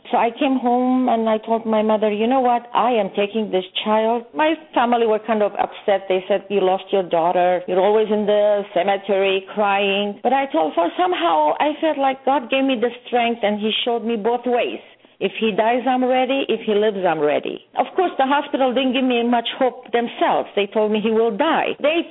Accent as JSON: {"language": "English", "region": "California", "country": "United States", "tie": "born or raised there", "also_born_or_lived": "Baghdad", "said": "I come from an Armenian descent. I was born in Baghdad, but grew up here in California all my life."}